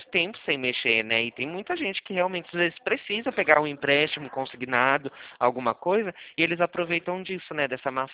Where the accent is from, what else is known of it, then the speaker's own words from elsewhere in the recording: São Paulo, Brazil; Porque eu atendo a região do Rio de Janeiro, mas eu sou daqui do interior de São Paulo.